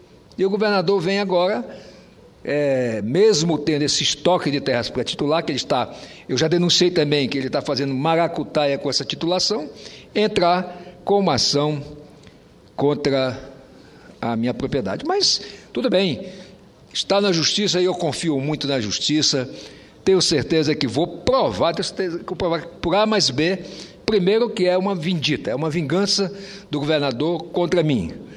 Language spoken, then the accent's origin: Portuguese; Roraima, Brazil; nós que nascemos, que vivemos em Roraima e que somos chamados de Macuxis